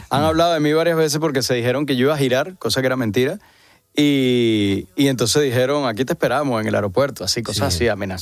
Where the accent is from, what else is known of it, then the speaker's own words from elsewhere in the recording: Venezuela; Bueno, yo soy venezolano, soy rubio porque mis padres son españoles, pero soy venezolano y surfeo